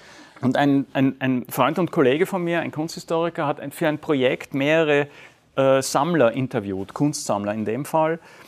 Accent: Austria; Das Österreichische, wo ich herkomme

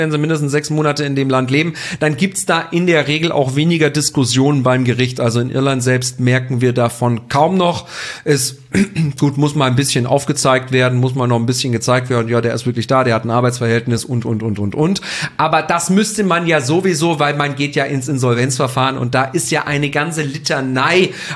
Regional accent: Switzerland; wie man es bei uns in der Schweiz, ja, sagen wir Kantone zu.

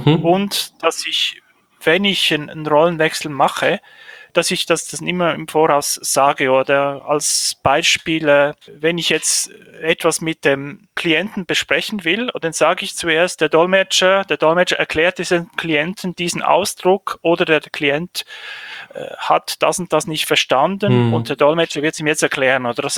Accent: Lucerne, Switzerland; Ich komme aus der Schweiz, aus Luzern.

